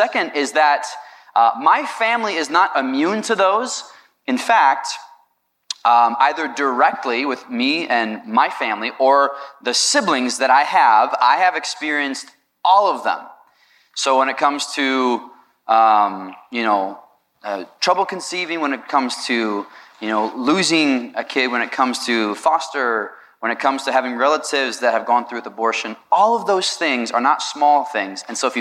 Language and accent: English; Indiana, United States; I grew up around Northwest Indiana, and like 30 minutes from Chicago, so I never saw a shooting star before, so it was a big deal for me.